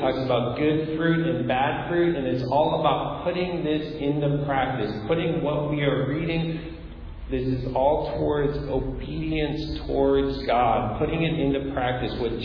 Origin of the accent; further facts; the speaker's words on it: Deerfield, United States; Did I know that you were in Deerfield for a while? I don't even know. That's my hometown.